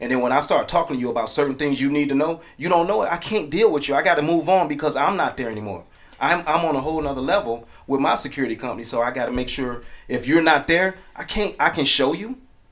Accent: Chicago, Illinois, United States; You know, I'm from Chicago, and it's like, I'm not going to let you not have, but I'm going to show you how to go get because I want you to follow my lead.

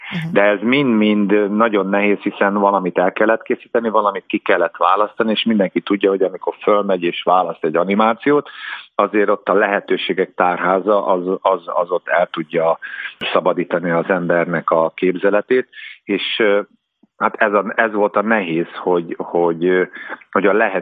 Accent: Cigánd, Borsod-Abaúj-Zemplén, Hungary; also born or lived in Budapest; amikor az ember befejezte a gyerekként Cigándon a gyermektánccsapatot, akkor onnan továbbment a balettintézetbe, majd 4 év után továbbment a Honvéd együttesbe

